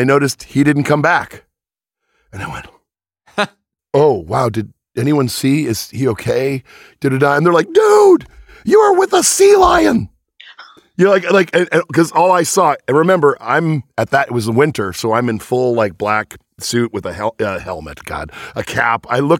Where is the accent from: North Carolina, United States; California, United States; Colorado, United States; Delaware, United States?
California, United States; Venice; And like, I'm a Venice boy. I grew up in California where water is scarce.